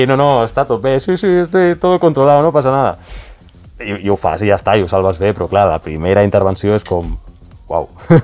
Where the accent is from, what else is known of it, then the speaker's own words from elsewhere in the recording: Terrassa, Catalonia, Spain; jo soc de Terrassa, doncs a Terrassa vaig estar, no sé si 4 o 5 anys fent